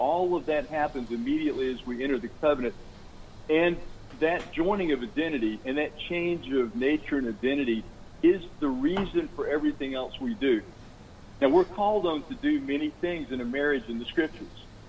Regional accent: Alabama, United States; And I'm from Alabama, so, you know, grits are big down there.

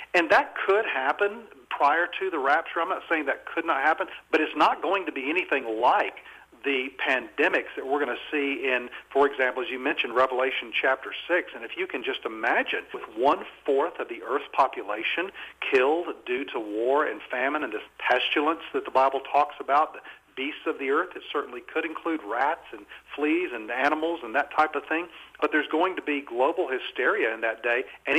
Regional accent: Arkansas, United States; … here from my home state, Arkansas

